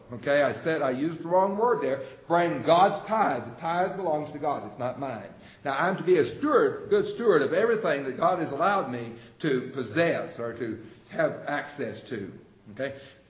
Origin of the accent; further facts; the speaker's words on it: the South, United States; I grew up in the South.